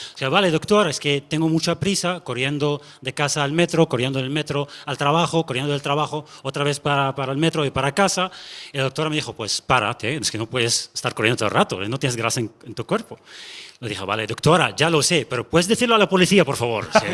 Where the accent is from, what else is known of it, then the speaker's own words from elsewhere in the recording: Sudan; Yo soy de Sudán y hay algo que tenéis que saber de nosotros, que claro, somos un país africano, ¿no? Eso lo tenemos muy claro, pero también hablamos árabe.